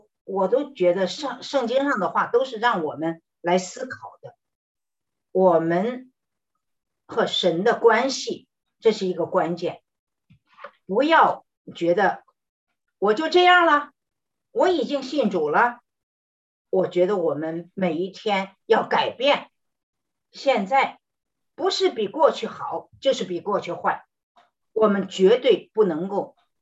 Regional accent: Henan, China; 我就想起来国内的饥饿年间，在我的老家河南，人吃人真是非常可怕。

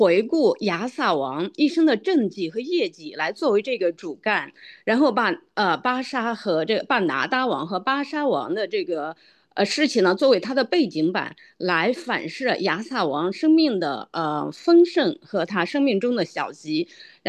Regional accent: Maryland, United States; 我来自马里兰信主有20年，

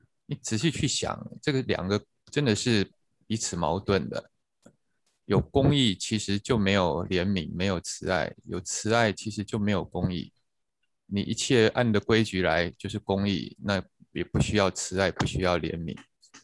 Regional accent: China; 那我就想到我们中国人讲过一句话

